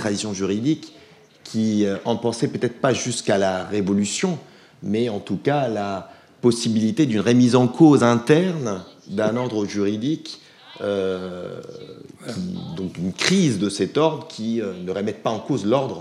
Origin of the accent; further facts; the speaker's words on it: Italy; je connais bien puisque je suis italien.